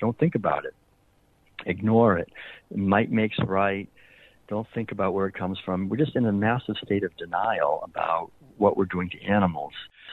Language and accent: English; Massachusetts, United States; My father owned a whole chain of newspapers. I grew up in Massachusetts